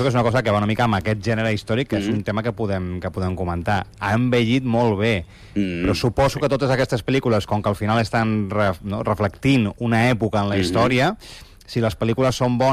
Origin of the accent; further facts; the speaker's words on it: Tarragona, Catalonia, Spain; A veure, pensa que jo sóc tarragoní